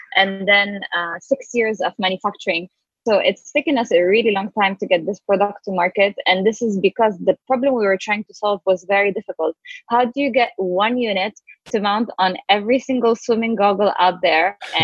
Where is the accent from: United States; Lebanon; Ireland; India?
Lebanon; Yeah, actually, I grew up in Lebanon, which is a really small country on the Mediterranean.